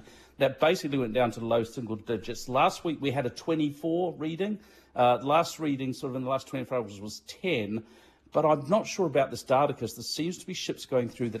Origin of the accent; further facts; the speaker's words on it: Manchester, North West England, United Kingdom; Born and raised. Born and raised in Manchester.